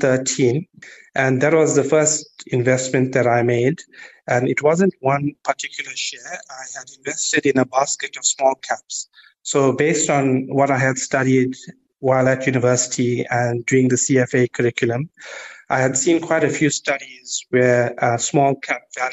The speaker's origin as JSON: {"language": "English", "town": "Durban", "region": "KwaZulu-Natal", "country": "South Africa", "tie": "born or raised there", "said": "In terms of my background, I grew up in a small part of Durban named Clare Estate."}